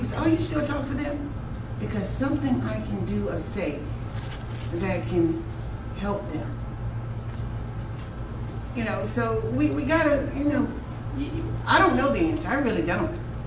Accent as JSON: {"language": "English", "town": "Columbia", "region": "South Carolina", "country": "United States", "said": "I'm from Columbia, South Carolina."}